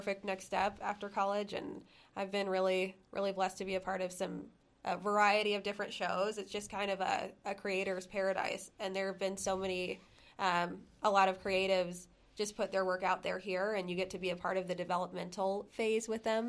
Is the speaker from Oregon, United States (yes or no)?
yes; Portland, Oregon, United States; also born or lived in Oklahoma; Oregon. Yeah.